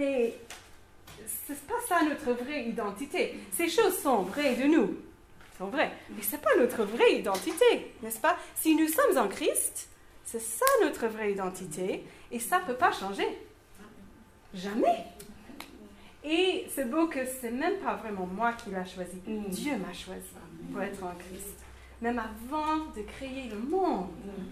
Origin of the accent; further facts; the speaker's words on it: United States; Par exemple, moi, je suis américaine.